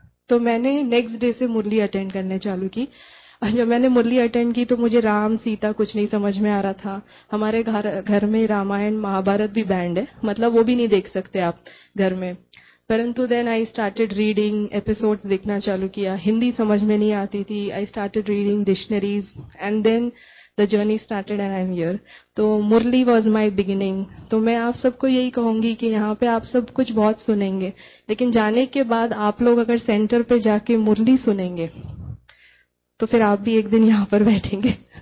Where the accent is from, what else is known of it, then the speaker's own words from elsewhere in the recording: Mumbai, Maharashtra, India; मैं वैसे मुंबई से हूँ